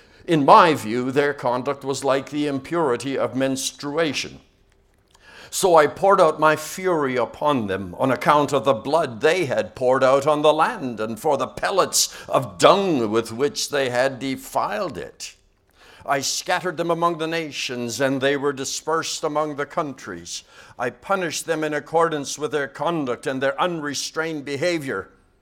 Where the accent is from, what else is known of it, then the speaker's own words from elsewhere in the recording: Canada; We are Canadian, so we can do this.